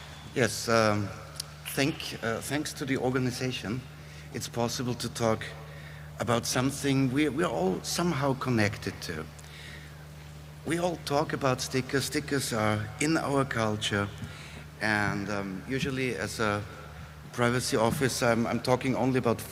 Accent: Austria; English is a second language; So, I'm coming from Austria. And so the German, Austrian, or German-speaking community is a little bit closer to me.

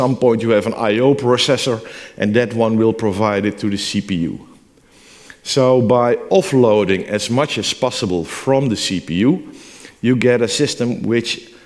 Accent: Netherlands; English is a second language; I'm from the Netherlands. I'm from Holland.

